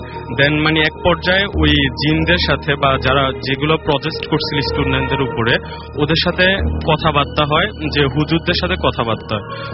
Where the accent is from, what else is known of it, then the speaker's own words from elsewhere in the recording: Comilla, Chittagong Division, Bangladesh; now in Dhaka, Bangladesh; আমার গ্রামের বাড়ি কুমিল্লায়